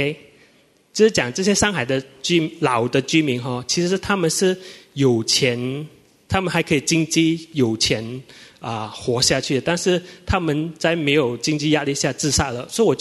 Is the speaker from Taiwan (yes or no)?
no; Malaysia; 因为我跟他讲我是从马来西亚来的